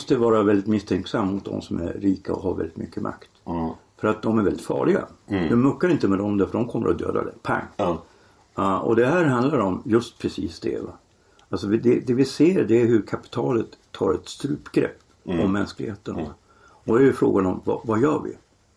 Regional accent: Norrland, Sweden; som i Norrland där jag växte upp.

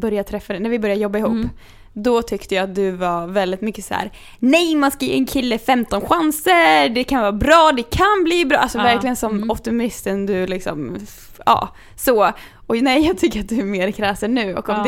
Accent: Kungsör, Västmanland County, Sweden; vi har någonting där jag kommer från som heter KM. Vi kallar det Kungsörsmaffia

